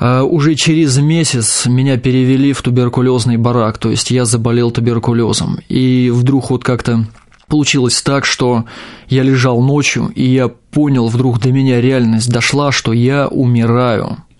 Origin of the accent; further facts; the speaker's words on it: Tambov Oblast, Russia; как уже сказали, я родом из Тамбовской области. Вот родился в поселке городского типа, там серьезная преступность была на высоком уровне.